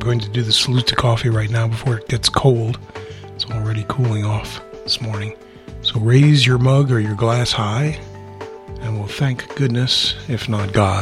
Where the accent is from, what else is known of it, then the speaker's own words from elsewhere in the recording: New Jersey, United States; when I was a little kid growing up in Jersey